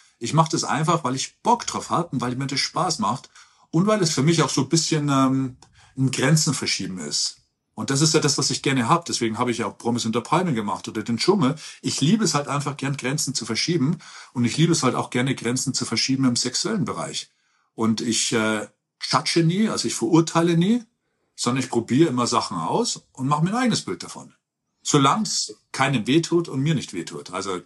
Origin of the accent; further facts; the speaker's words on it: Ergolding, Bavaria, Germany; ich bin in Ergolding aufgewachsen, zur damaligen Zeit 10.000 Einwohner. Wir waren das letzte Haus bei den Feldern. Ich bin zwischen Kühen und Odel aufgewachsen, ja, voll der Bauer. Und dann von Ergolding nach Landshut, von Landshut nach München, von München nach L.A.